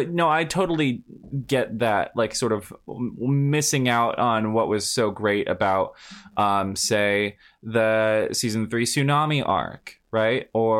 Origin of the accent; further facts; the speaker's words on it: Seattle, Washington, United States; I grew up in Seattle and the Seattle area. There has never been a hurricane in Washington State in recorded history